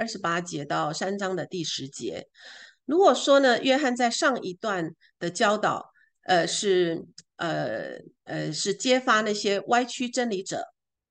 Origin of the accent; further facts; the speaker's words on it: Taiwan; 因为呢，我是从台湾来的